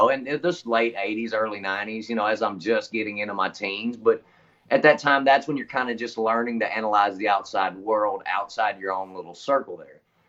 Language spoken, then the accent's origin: English; Nashville, Tennessee, United States; So I grew up in East Nashville.